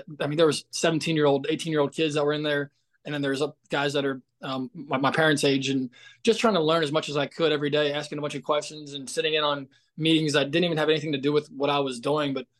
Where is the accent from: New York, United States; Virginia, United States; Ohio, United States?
Ohio, United States; Cincinnati; So I grew up in Cincinnati, Ohio. Grew up in a tennis family.